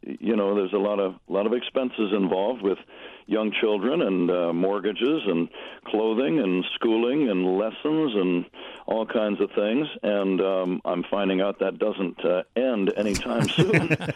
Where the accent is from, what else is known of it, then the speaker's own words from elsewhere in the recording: San Jose, California, United States; I grew up in San Jose, California